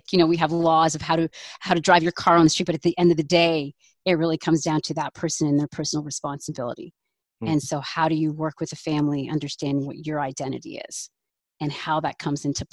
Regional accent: Mumbai, Maharashtra, India; We're from Mumbai. Do you have any contact with people from there? And I'm first generation, da da da.

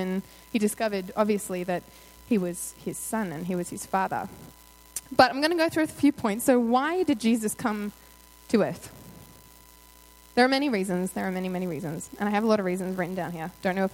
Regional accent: Australia; some practical ways to be Christ through my journey as a young woman growing up in Australia

